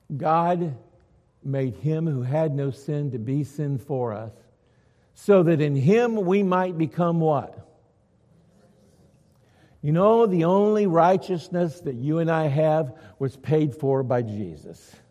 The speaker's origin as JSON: {"language": "English", "country": "United States", "said": "As an American, I've only known what you've known, this freedom that we have and that we take so for granted."}